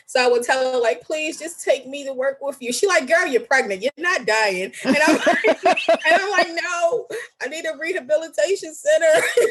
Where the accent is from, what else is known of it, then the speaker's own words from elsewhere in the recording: Baltimore, Maryland, United States; I love seafood. I'm from Baltimore. Born and raised, we can eat seafood every day, all day.